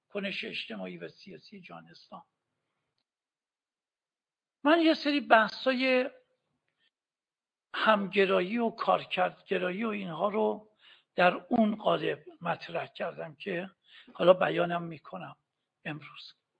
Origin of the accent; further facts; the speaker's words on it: Iran; آقا تا فهمید ما ایرانی هستیم بدترین ناسزاها رو نثار من کرد